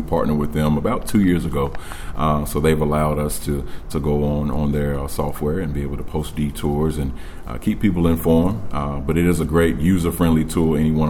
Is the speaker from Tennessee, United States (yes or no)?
yes; Nashville, Tennessee, United States; born there; now in Louisville, United States; As a resident of Atlanta, I was born in Nashville. Have obviously an affinity to both of those cities, but Louisville has grown on me over time.